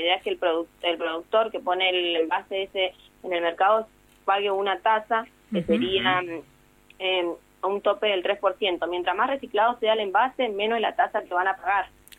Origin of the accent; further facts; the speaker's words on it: Guaymallén, Mendoza, Argentina; De acá, nosotros somos de Guaymallén.